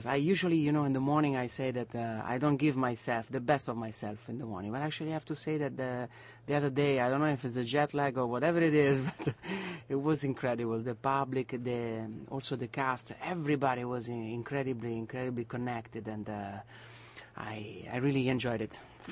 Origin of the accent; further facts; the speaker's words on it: Arezzo, Tuscany, Italy; you just came, you told me that you just came from my hometown